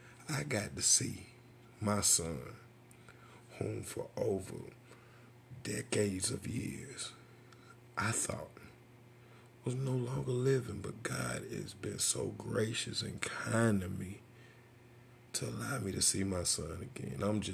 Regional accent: Alabama, United States; I'm from Bama, so they had like a little Auburn, Alabama type of, you know, they will coexist together.

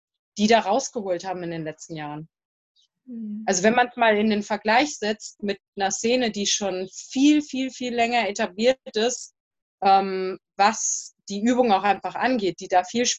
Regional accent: Marburg, Hesse, Germany; moved away as an adult; now in Vienna, Austria; Ich komme aus Marburg und da turne ich gerade rum.

